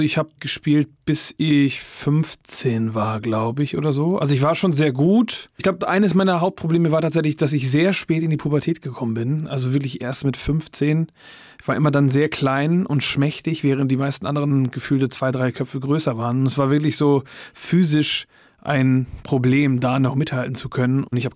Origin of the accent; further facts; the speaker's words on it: Eckernförde, Schleswig-Holstein, Germany; born there; Also ich bin in Eckernförde geboren, ich habe nie da gewohnt, sondern ein Stückchen entfernt. Eckernförde ist aber eine Art Kurort, ist ja direkt am Meer und da gibt es auch einen Strand und so.